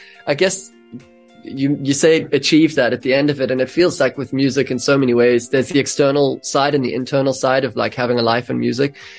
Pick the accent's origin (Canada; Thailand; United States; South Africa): South Africa; we have growing up in South Africa to thank for that, and the way that our music was received, just how profound that's really been. So we haven't played since what, like mid 2019 in SA, I think. It's going to be a huge homecoming moment.